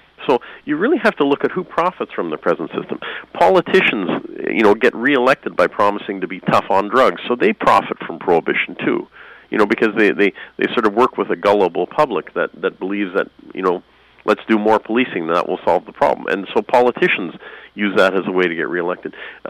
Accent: Canada; as a Canadian, I do not want to adopt the values of the U.S. government in Canada, and so I fear that just as a Canadian national.

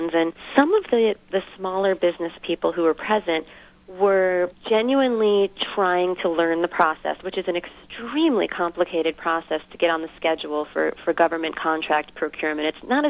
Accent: Brooklyn, New York, United States; Because from a Northeastern perspective, I grew up in Brooklyn.

